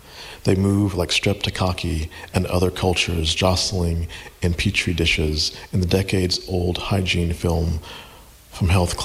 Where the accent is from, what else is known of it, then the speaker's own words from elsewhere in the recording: Georgia, United States; So, as we've established, I am from Georgia, from the South, and I until 1999, had never gone west of Birmingham, Alabama.